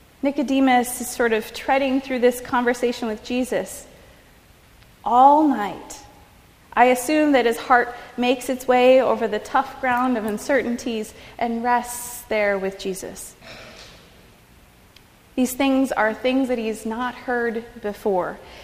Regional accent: Michigan, United States; I remember very clearly nighttime when I was a young adult and a child growing up in Upper Michigan

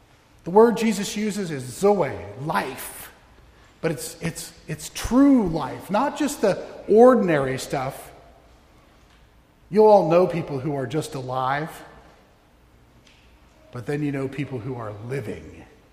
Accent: Arizona, United States; I grew up in Arizona. They hunt quail there, right? Because we have plenty of them.

